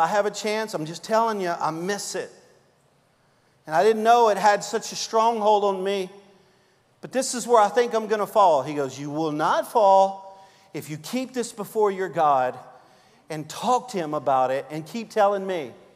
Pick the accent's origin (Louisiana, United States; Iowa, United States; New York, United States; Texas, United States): Louisiana, United States; I'm a Cajun.